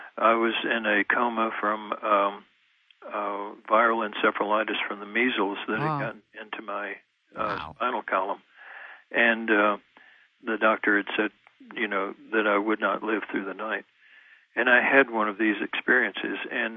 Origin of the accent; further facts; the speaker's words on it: Texas, United States; I was raised Baptist in East Texas, and you go to heaven or you go to hell, and that's it.